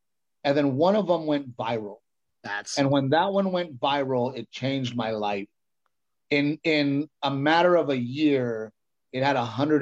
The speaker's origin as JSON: {"language": "English", "country": "United States", "said": "me being Mexican American, they go … we're gonna put it on Cinco de Mayo."}